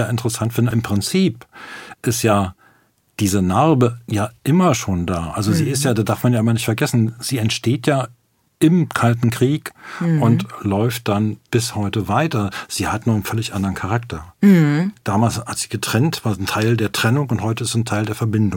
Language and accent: German; Berlin, Germany; weil ich bin halt in Berlin aufgewachsen, die Mauer stand für mich halt in Berlin